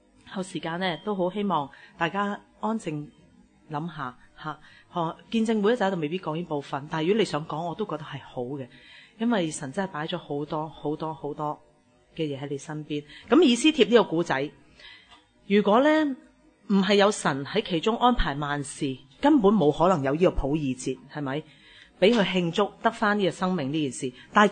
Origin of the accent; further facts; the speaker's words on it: Chaozhou, Guangdong, China; 就同我都系潮州人咁样。咁我都讲，就系佢唯一一个识听我讲潮州话嘅啫。咁嗰阵时未信主前咧，就我养母啦。咁我每日同佢讲电话都系讲潮州话嘅。